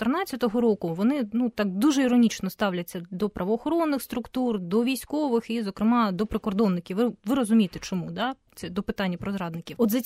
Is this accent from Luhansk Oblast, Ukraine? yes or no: yes; Luhansk Oblast, Ukraine; я сама з Луганщини